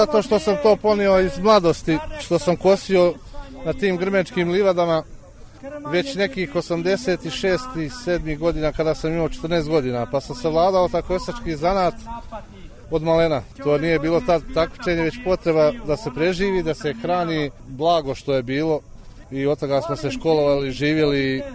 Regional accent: Bosanski Petrovac, Federation of Bosnia and Herzegovina, Bosnia & Herzegovina; Dolazim iz Bosanskog Petrovca, sela Smoljane.

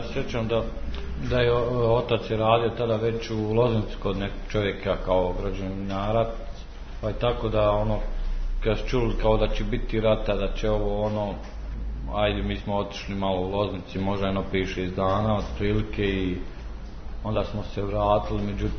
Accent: Skočić, Republika Srpska, Bosnia & Herzegovina; also born or lived in Ljubljana, Slovenia; nepunih 8 godina sam imao kada se to sve desilo, 92. godine. Rođen sam u Ljubljanu 84. godine, jer tamo je moj otac i mati radili. Posle par godina smo došli u Skočić, to je u stvari naše selo bilo i tu smo živjeli i radili i sve.

